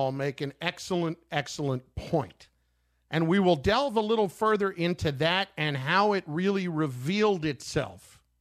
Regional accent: New Jersey, United States; I went to Hobart in upstate New York. But I'm from New Jersey.

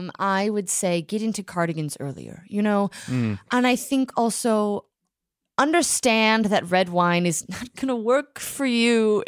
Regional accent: Oklahoma, United States; I'm from Oklahoma.

